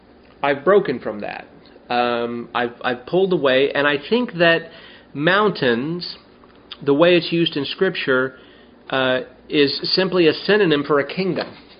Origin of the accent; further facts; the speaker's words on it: Nevada, United States; also born or lived in California; where I grew up in Nevada, you know, and California